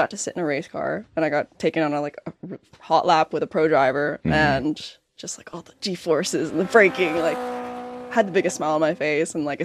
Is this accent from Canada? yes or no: yes; Toronto, Ontario, Canada; born or raised there